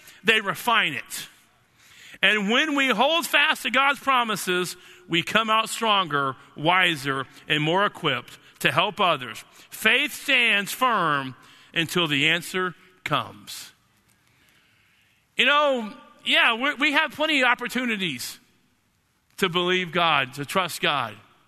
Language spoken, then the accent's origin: English; Dallas, Texas, United States; I've been to Dallas a lot of times. We're from Dallas originally.